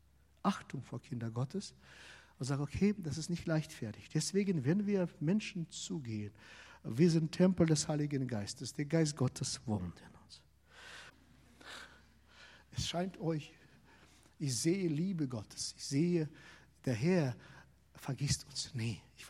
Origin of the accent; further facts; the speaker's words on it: Rhineland-Palatinate, Germany; So, oh nein, doch, das ist meine Heimat. Pfalz, du musst dahin.